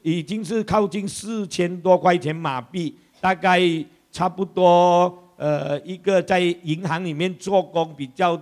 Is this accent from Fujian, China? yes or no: yes; Fujian, China; Cantonese is a second language; 我系福建人嚟嘅，所以我讲普通话冇咁标准，对唔住。